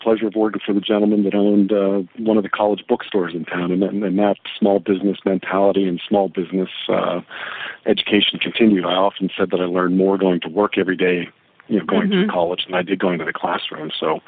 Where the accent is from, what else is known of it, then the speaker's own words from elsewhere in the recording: Mount Lebanon, Pennsylvania, United States; I was born and raised in Pittsburgh. I'm the third, so I have an older brother and older sister ahead of me.